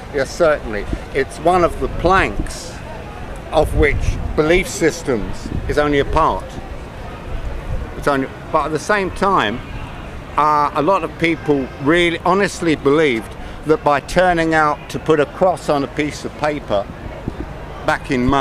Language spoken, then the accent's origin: English; England, United Kingdom; Because we are English, we are so polite.